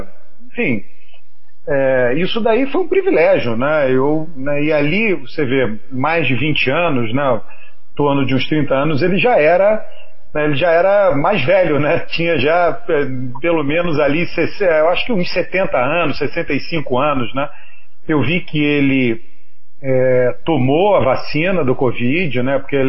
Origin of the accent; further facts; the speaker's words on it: Rio de Janeiro, Brazil; moved away as an adult; now in São Paulo, Brazil; me mudei para São Paulo faz uns 15 anos, mas nos anos 90, né, eu fui criado no Rio.